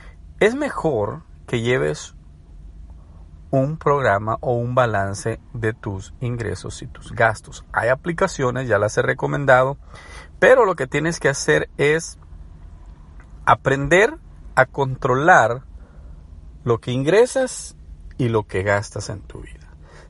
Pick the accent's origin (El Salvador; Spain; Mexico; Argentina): El Salvador; Ustedes saben que soy salvadoreño.